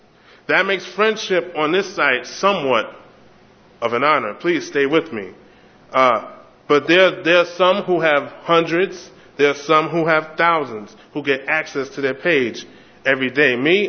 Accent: New York City, New York, United States; Growing up in New York City, you would realize that friendship is a powerful thing because there weren't too many people you would call your friend.

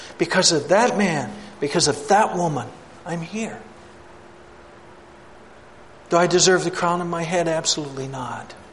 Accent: Canada; even growing up in Canada.

